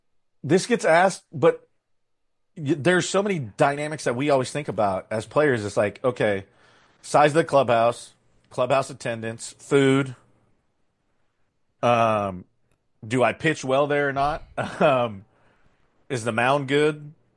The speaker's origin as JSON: {"language": "English", "region": "Nebraska", "country": "United States", "said": "I was like, hey, I come from Nebraska. I don't know what's going on here."}